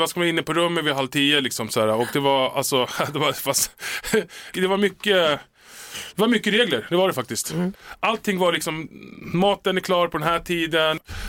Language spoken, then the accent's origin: Swedish; Stockholm, Stockholm County, Sweden; jag är från södra sidan då. Jag är från Enskededalen.